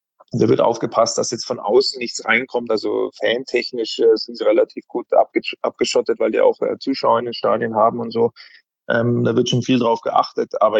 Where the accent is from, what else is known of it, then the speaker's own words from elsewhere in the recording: Bavaria, Germany; wie man so schön sagt bei uns in Bayern, der Depp